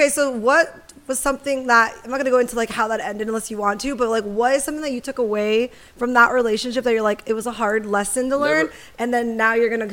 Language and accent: English; Poway, California, United States; I grew up in Poway, for those of you in San Diego.